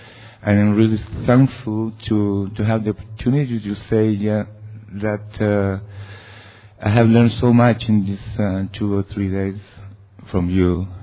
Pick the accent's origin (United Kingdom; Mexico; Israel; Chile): Chile; Santiago, Santiago Metropolitan Region; English is a second language; moved away as an adult; now in United States; from Santiago, Chile.